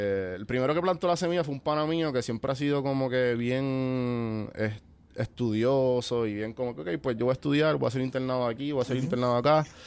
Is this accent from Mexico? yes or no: no; Puerto Rico; uno pensando como boricua